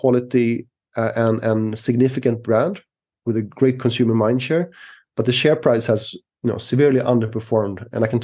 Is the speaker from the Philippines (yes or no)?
no; Sweden; also born or lived in Switzerland; I'm Swedish, by the way. I was born in Sweden. I was born in Switzerland, grew up in Sweden. But I spent most of my life outside of Sweden, so I consider myself more of an international citizen.